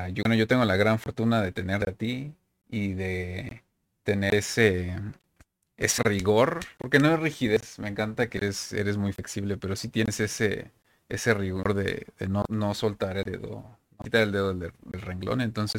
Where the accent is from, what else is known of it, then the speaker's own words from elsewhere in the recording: Mexico; soy de México.